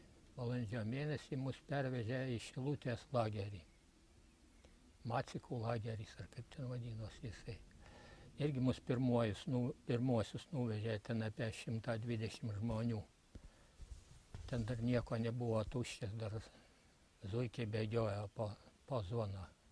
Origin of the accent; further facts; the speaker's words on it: Narvaišiai, Utena County, Lithuania; born there; gimęs 1927 metais. Gimiau Narvaišių kaime, Užpalių valsčiuje, Utenos apskrityje.